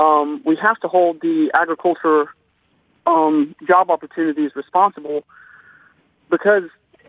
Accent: Enigma, Georgia, United States; I grew up in Enigma, Georgia, and that is an agricultural city.

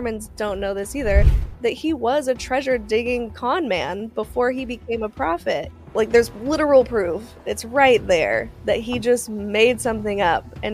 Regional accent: Utah, United States; I was born and raised in Utah. So in the middle of all of the Mormons, yeah. Pretty much in the middle of nowhere. I wasn't even in Salt Lake. I was further north, closer to Idaho. So it was a very, very small town, is a small town.

